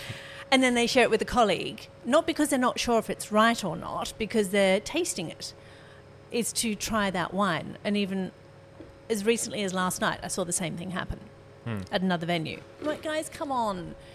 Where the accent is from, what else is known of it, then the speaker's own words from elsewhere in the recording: Australia; as an Australian, we have more laid-back approach.